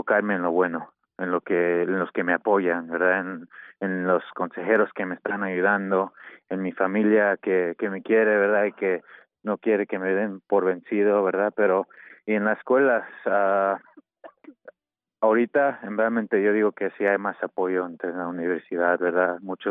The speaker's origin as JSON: {"language": "Spanish", "country": "United States", "tie": "born or raised there", "said": "porque somos jóvenes que hemos crecido aquí, que muchos de nosotros nos vemos como americanos, ¿verdad?, porque eso es lo que hemos vivido y queremos vivir aquí"}